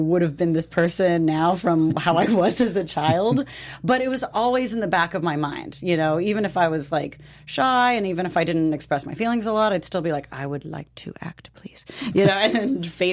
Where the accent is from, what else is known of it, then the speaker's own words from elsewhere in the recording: California, United States; but I'm from the Bay Area, the East Bay, not San Francisco.